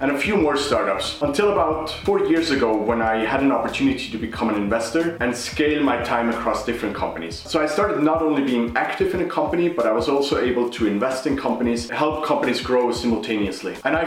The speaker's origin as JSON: {"language": "English", "country": "Switzerland", "tie": "born or raised there", "moved": "as an adult", "lives_now": "United States", "said": "I was born and raised in Switzerland. After I had completed my bachelor's degree in electrical engineering, I first moved away from Switzerland to work in a startup in New York."}